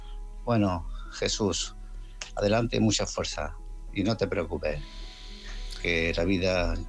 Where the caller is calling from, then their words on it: Málaga, Andalusia, Spain; de Málaga.